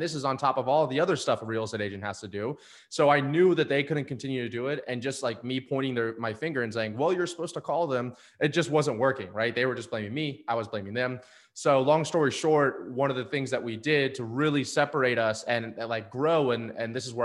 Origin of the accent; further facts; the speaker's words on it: Destin, Florida, United States; we talked about my hometown in Destin, Florida